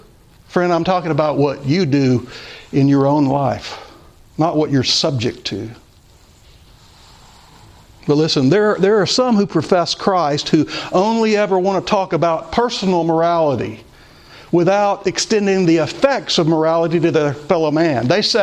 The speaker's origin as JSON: {"language": "English", "region": "Louisiana", "country": "United States", "tie": "born or raised there", "said": "But when I was growing up in Louisiana, you didn't want to be peculiar."}